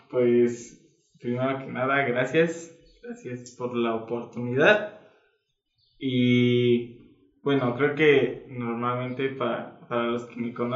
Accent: Mexico City, Mexico; Ya después de que yo nací, estando aquí, en Ciudad de México, porque vivíamos ahí, fue cuando mi padre tomó una decisión. Y pues de cierta manera yo crecí en un hogar con padres cristianos.

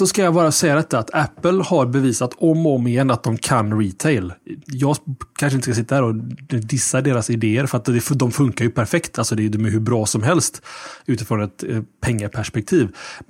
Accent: Sweden; Och det kanske är att vi är tråkiga svenskar.

